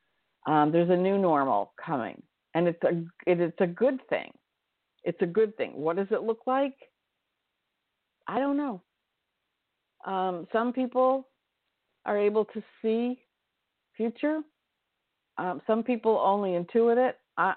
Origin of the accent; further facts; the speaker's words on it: Maine, United States; I grew up in Maine, the great state of Maine. I'm very proud to be from the great state of Maine.